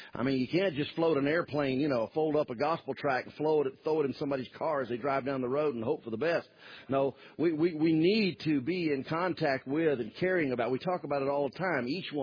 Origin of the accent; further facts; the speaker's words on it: Southern United States, United States; accent: Southern; kind of like my speech betrays me as a Southerner.